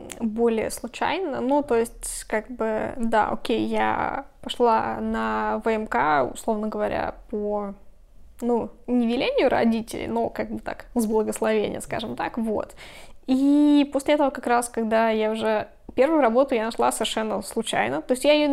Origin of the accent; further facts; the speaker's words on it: Moscow, Russia; now in Berlin, Germany; я не могу жить в деревне, потому что я родилась и выросла в Москве.